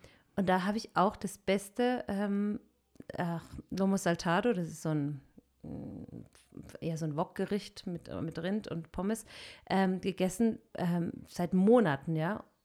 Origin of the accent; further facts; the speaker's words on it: Southern Germany, Germany; Ich komme ja aus Süddeutschland